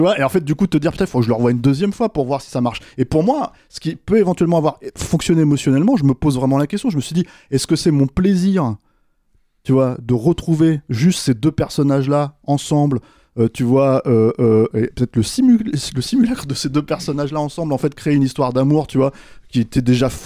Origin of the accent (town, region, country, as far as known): France